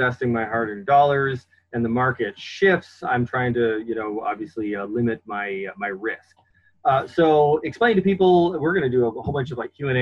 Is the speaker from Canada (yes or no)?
yes; Canada; now in United States; I had absolutely nothing when I came to America from Canada, and I've built quite a large business and investments.